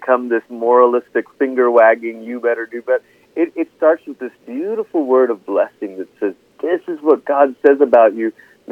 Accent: Malaysia; now in United States; I'm from Malaysia. I was born there. My parents, my dad was born there. My mom was born in Singapore.

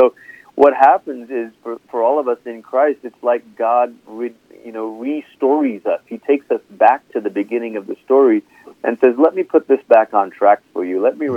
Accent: Malaysia; now in United States; I'm from Malaysia. I was born there. My parents, my dad was born there. My mom was born in Singapore.

